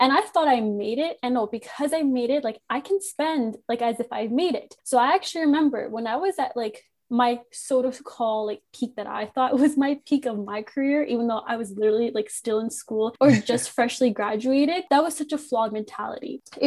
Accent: Canada; Me growing up in Canada, I have always had such a huge appreciation for my parents' work ethic.

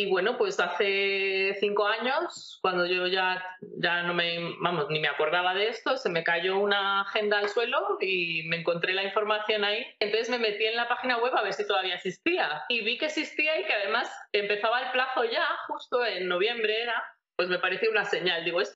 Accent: Valladolid, Castile and León, Spain; y soy de Valladolid, pero bueno, toda la vida he estado viajando mucho

